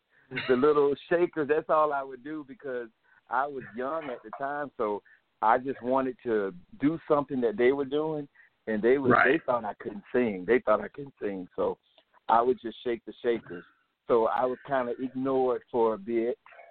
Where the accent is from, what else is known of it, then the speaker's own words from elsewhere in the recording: Jupiter, Florida, United States; where I grew up. I grew up in Jupiter, Florida.